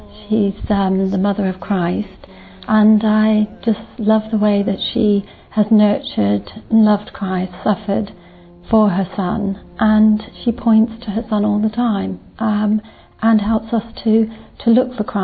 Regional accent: London, United Kingdom; I come from England, based in London.

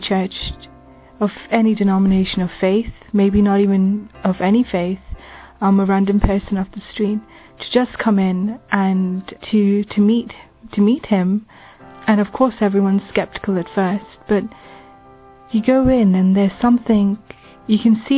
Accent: England, United Kingdom; I'm from England, and I'm 27 years old.

